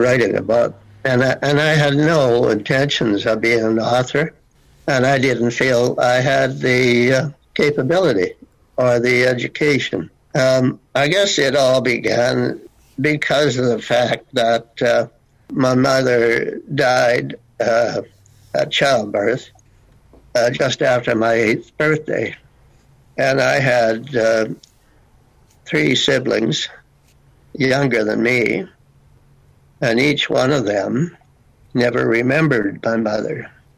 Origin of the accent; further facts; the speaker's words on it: East Flamborough, Ontario, Canada; really in Pussnitz Township, in East Flamborough Township, which bordered Pussnitz. I don't think that's so important, other than I'm native to this area.